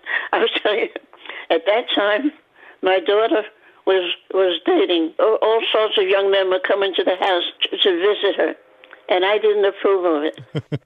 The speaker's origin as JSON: {"language": "English", "town": "New York City", "region": "New York", "country": "United States", "tie": "born or raised there", "said": "I grew up in Brooklyn, New York. We had friends, Jewish friends, we had Italian friends."}